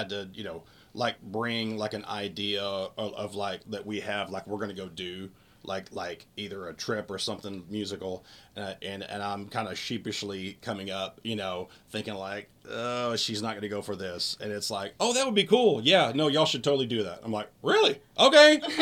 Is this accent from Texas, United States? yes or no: yes; Irving, Texas, United States; also born or lived in Arizona / Nashville; I'm originally from Irving. I was born and raised in Irving.